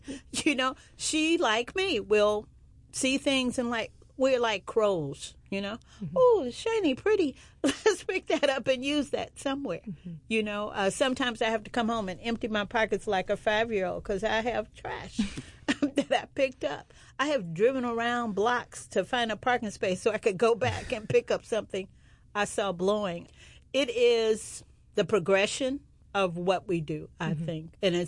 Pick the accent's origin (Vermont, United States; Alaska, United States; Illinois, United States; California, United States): Illinois, United States; Chicago; I'm originally from Chicago